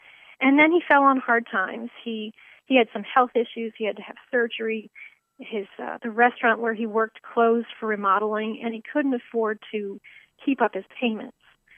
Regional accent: Georgia, United States; It certainly happens here in my home state of Georgia.

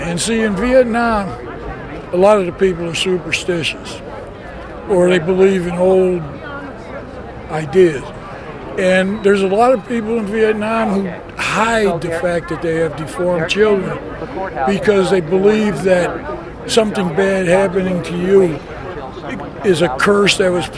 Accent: United States; You know, I'm an American and I'm proud of that.

